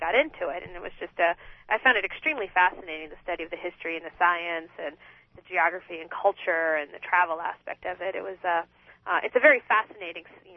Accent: Monterey, California, United States; I grew up in Monterey, California.

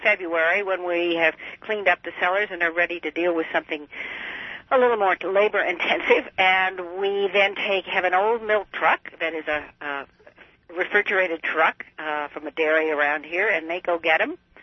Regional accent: Wisconsin, United States; I'm from Wisconsin.

